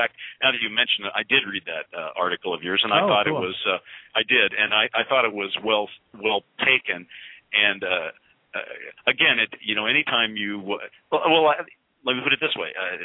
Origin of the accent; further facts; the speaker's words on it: Hollywood, California, United States; look, I come from Hollywood where – you know, in Hollywood, you write a first script and it's not done.